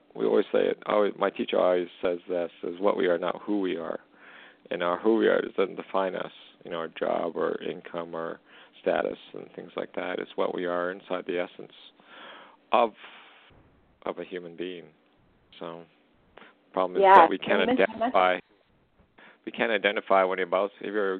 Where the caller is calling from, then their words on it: Canada; calling from Canada.